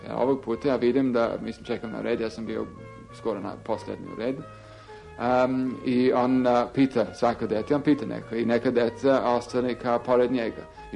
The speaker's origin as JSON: {"language": "Serbian", "region": "England", "country": "United Kingdom", "second_language": "Serbian", "said": "ja sam Englez, ja sam bio najstari od 4 dece. Rodio sam se 1941. godine za vreme rata."}